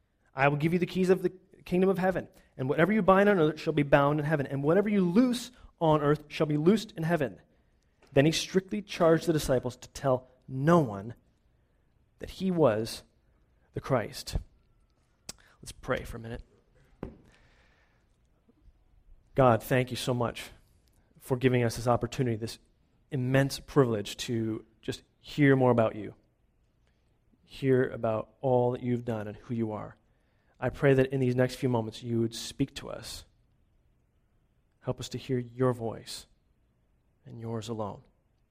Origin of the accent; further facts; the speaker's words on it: Canada; accent: Canadian; It is true, I am from Canada.